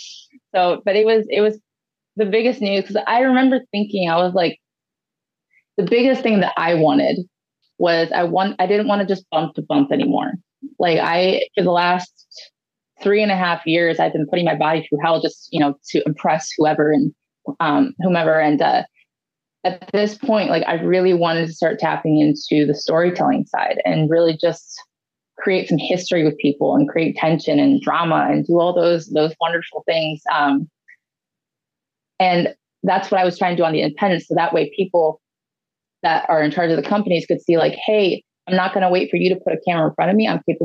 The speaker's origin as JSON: {"language": "English", "region": "Ohio", "country": "United States", "said": "they immediately brought me back the next week to wrestle in my home state of Ohio against Britt Baker, which was really cool because my parents were in the audience."}